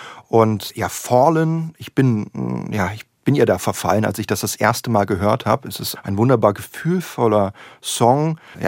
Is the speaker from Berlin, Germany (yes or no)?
yes; Berlin, Germany; Ich bin ja Berliner.